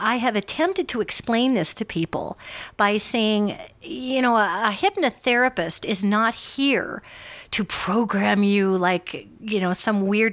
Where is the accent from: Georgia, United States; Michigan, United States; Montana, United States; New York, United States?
Montana, United States; also born or lived in Los Angeles; from Los Angeles, I was 11 years down there, and I'm from Montana, obviously